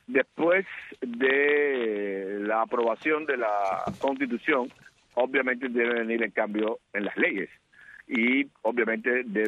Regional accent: Cuba; no respetan mi derecho como individuo, como persona y como cubano

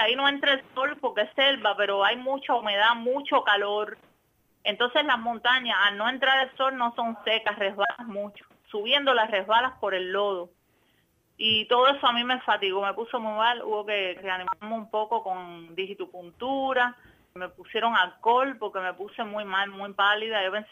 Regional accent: Cuba; moved away; somos cubanos, es donde está nuestra familia.

